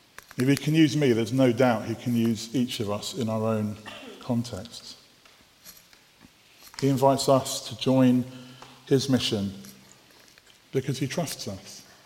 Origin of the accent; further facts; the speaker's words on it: London, United Kingdom; I don't speak English very well. That's because I'm from North London.